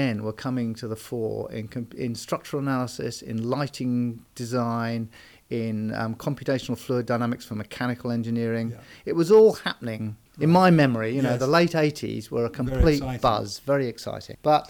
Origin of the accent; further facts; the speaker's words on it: South West England, United Kingdom; So I was brought up not just in Devon, but in rural Devon. Our house was four square in the country, surrounded by fields.